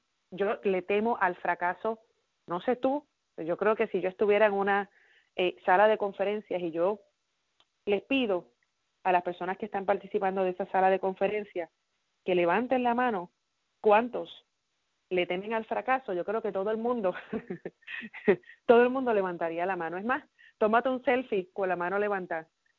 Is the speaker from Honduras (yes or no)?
no; Puerto Rico; moved away as an adult; also born or lived in New York; now in United States; yo me mudé de Puerto Rico buscando esa libertad y buscando esos mejores beneficios, buscando esos mejores trabajos.